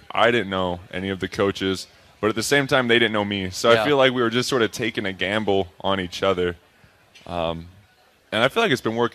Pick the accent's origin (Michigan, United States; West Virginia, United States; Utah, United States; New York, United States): Utah, United States; Heber City; So I grew up in Heber City, Utah. It's about 2 hours south of here.